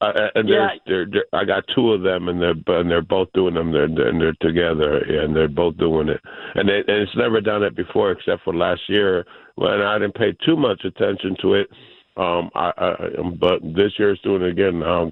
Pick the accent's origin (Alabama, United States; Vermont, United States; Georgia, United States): Georgia, United States; Locust Grove; I'm actually from Locust Grove.